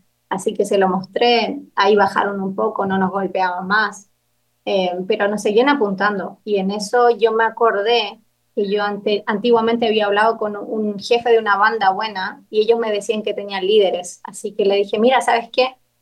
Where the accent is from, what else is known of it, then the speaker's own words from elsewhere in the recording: Chile; Y le dije, yo soy de Chile.